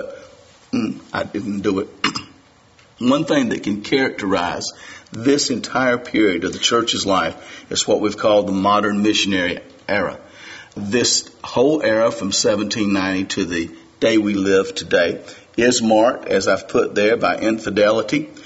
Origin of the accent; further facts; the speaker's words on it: United States; I'm coming to a period that I dearly love, and the reason is I'm American.